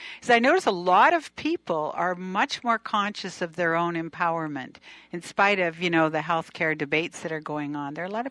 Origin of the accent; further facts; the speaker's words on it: Canada; now in United States; I'm a Canadian and now living in this country